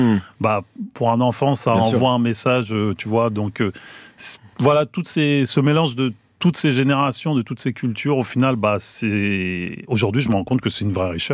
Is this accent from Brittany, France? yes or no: no; Maisons-Alfort, Île-de-France, France; j'ai grandi donc à Maisons-Alfort